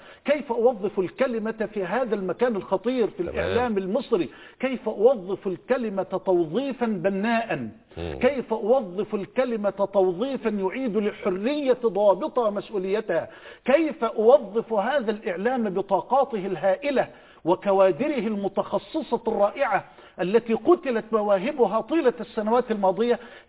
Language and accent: Arabic; Egypt; مؤسساتنا في بلدنا مصر